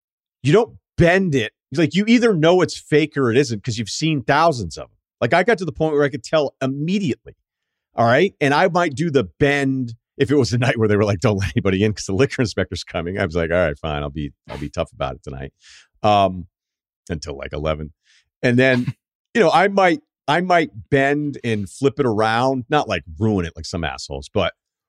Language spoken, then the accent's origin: English; New England, United States; two of my buddies and I went out to a few bars in the town we grew up in New England.